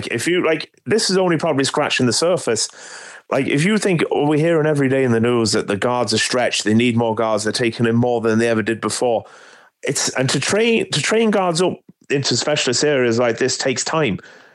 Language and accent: English; England, United Kingdom; where I grew up in England